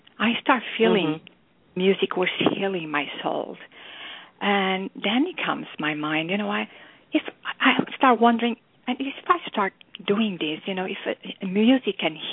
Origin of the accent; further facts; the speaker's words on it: Portugal; English is a second language; also born or lived in Africa; I'm a Portuguese, and I was born in Africa. As my father, he was a military officer. We traveled around all Africa. We were moving all the time.